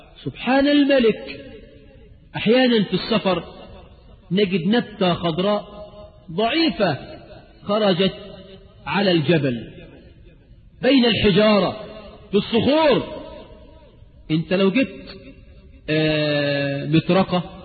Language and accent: Arabic; Egypt; حتى احنا كعرب كمصريين